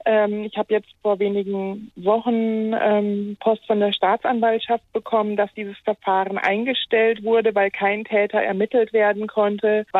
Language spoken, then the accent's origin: German; Hesse, Germany; Ich stamme aus Hessen und auch in Hessen, wenn ich mir überlege, aus dem Landkreis Gießen